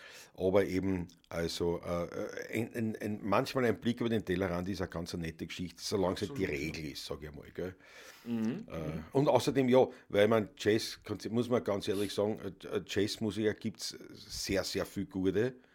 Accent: Austria; Wir sind Österreicher

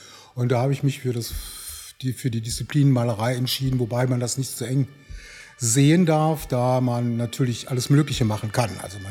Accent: Neuss, North Rhine-Westphalia, Germany; also born or lived in Straelen; Also ich bin nicht hier in Neuss geboren, von daher bin ich ja auch nicht der Neusser schlechthin. Bin hier aufgewachsen zwar, aber geboren bin ich in Strahlen am Niederrhein, am schönen Niederrhein, Nachbarstadt von Venlo.

